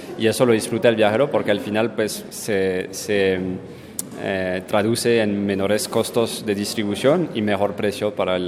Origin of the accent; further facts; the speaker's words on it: France; Spanish is a second language; Yo soy de Francia